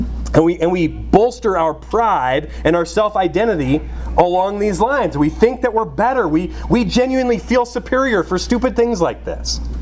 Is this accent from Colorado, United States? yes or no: yes; Colorado, United States; also born or lived in California; I'm mostly from Western Colorado. I grew up in California until I was 13, but from 13 on, I lived in Western Colorado.